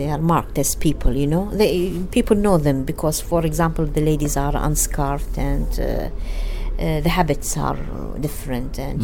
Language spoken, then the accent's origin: English; Basra, Basra Governorate, Iraq; I was born in Basra, so I find myself a typical Basrawi.